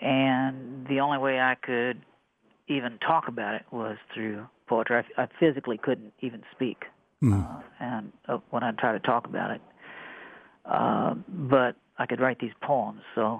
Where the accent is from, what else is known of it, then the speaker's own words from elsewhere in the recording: Sidney, Ohio, United States; I came from not too far from where you are. I came from Sydney, Ohio.